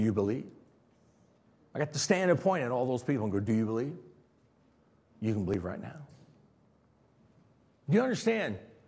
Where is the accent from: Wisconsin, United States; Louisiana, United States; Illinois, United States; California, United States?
Illinois, United States; I know I'm from Illinois. People in Illinois have crazy sayings. You can say that about all the Midwest. We have crazy sayings.